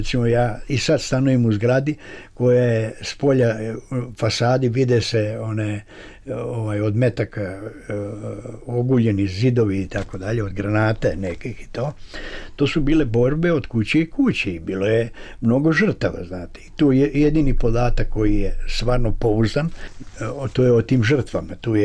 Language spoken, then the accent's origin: Serbian; Slovac, Šumadija and Western Serbia, Serbia; A ja sam u tom trenutku bio u svom selu, ja sam iz Slovca kod Valjeva, to je 70 km od Valjeva.